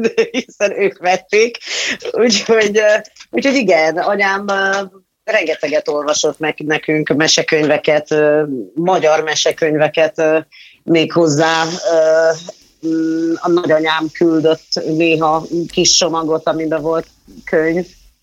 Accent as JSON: {"language": "Hungarian", "country": "Ghana", "tie": "born or raised there", "said": "Ugyanis én Gánába úgy születve"}